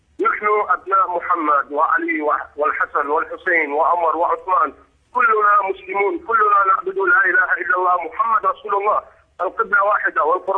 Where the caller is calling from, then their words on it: Iraq; من العراق، من الطائفية العراقية المسلمة، إن كانت شيعية أو سنية